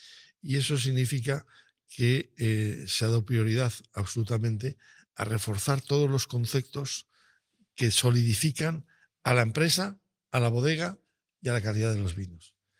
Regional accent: Cigales, Castile and León, Spain; soy de Cigales y me encanta Cigales y el clarete de Cigales está estupendo

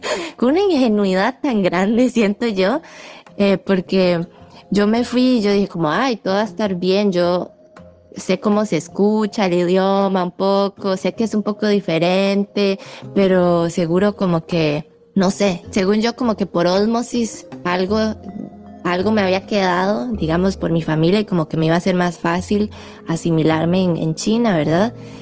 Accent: Costa Rica; yo soy descendiente de chinos y soy de Costa Rica y Costa Rica está en Centroamérica.

